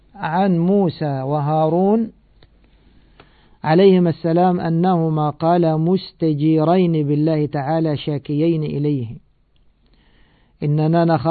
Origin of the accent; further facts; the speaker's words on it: Egypt; واللفت هذا معروف عندنا في مصر.